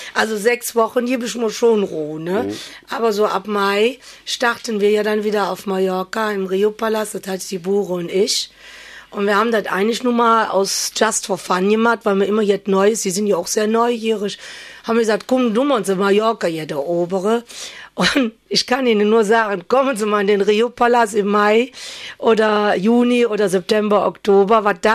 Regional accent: Cologne, North Rhine-Westphalia, Germany; Also wir sind auch richtige Kölsche

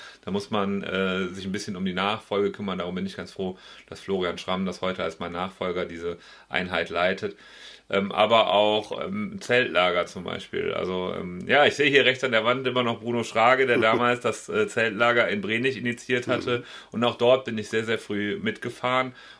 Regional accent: Bornheim, North Rhine-Westphalia, Germany; ich bin ja in Bornheim bzw. in Breenig aufgewachsen. Ich bin zwar in Bonn im Krankenhaus geboren, aber nach den ersten Tagen dann immer hier im Rheinland gewesen.

